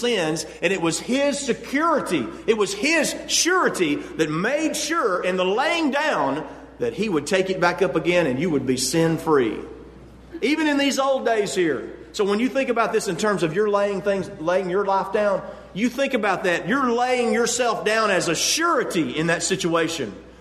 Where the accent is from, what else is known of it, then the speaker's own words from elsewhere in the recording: United States; Now, I'm an American.